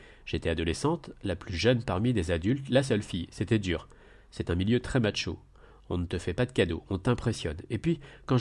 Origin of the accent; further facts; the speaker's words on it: Vitry-sur-Seine, Île-de-France, France; J'ai grandi à Balzac, à Vitry